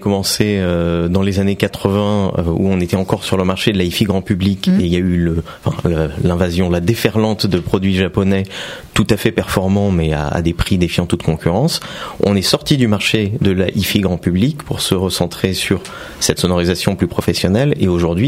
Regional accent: Montmorency, Île-de-France, France; also born or lived in Beirut, Lebanon; je suis né à Beyrouth, mais j'ai grandi à Montmorency.

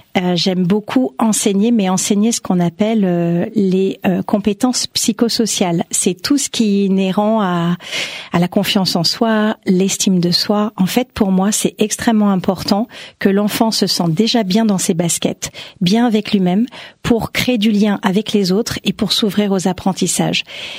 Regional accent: Paris, Île-de-France, France; Je suis parisienne. Je suis née à Paris 14, 14e arrondissement.

